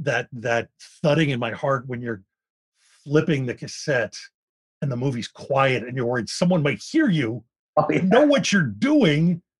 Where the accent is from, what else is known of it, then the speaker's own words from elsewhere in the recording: Philadelphia, Pennsylvania, United States; and I grew up in Philadelphia, and then one day it showed up at the TLA